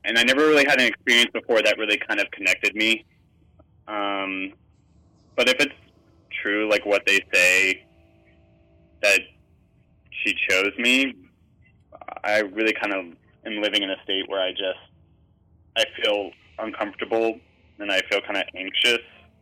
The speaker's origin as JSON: {"language": "English", "town": "Del Rio", "region": "Texas", "country": "United States", "tie": "born there", "said": "I was born in Del Rio, Texas"}